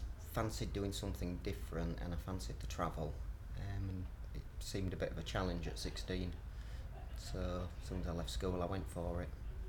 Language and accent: English; Hull, Yorkshire and the Humber, United Kingdom; I'm 46, and I'm from Hull in Yorkshire.